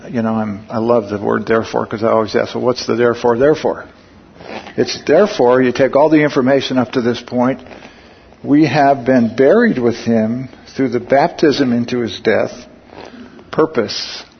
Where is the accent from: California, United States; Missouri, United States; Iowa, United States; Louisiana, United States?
Missouri, United States; look, you know, I grew up in Missouri, you got to show me.